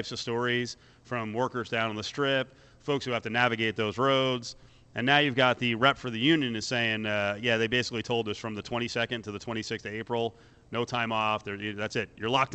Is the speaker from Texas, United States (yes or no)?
no; New Jersey, United States; He's got a transfer from my home state, New Jersey.